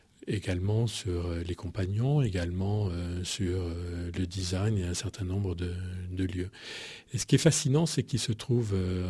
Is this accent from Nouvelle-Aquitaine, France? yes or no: yes; Biarritz, Nouvelle-Aquitaine, France; je suis originaire de Biarritz